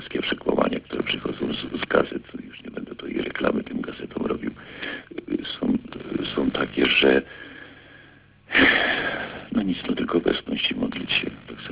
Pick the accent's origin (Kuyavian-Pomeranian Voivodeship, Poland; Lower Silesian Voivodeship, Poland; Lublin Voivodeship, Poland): Kuyavian-Pomeranian Voivodeship, Poland; Toruń; bo ja z Torunia jestem.